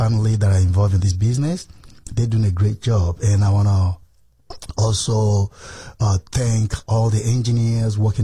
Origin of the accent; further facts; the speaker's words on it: Nigeria; I'm primarily from Nigeria. I studied international marketing in London. I graduated from college in 1987. And in 1989, I went back to Nigeria